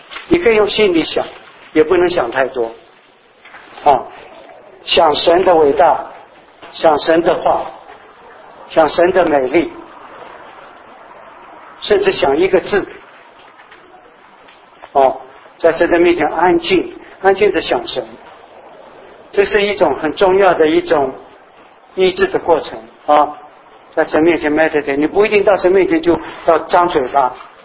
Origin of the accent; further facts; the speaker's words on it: China; now in United States; 我们中国人有很多这种的重要的话教导我们不要讲太多